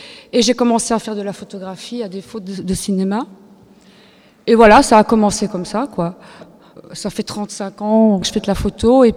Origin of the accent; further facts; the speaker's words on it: Liège, Wallonia, Belgium; à la zone à Liège, parce que je suis liégeoise